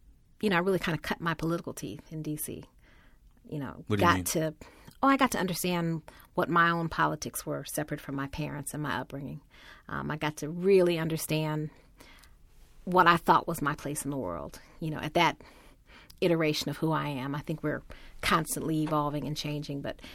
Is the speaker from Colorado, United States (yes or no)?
yes; Denver, Colorado, United States; also born or lived in Washington, D.C.; I was raised in Colorado, in Denver.